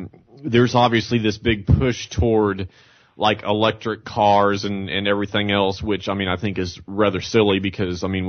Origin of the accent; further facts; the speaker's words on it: Texas, United States; when I was a child in the 80s growing up in Texas where you're surrounded by oil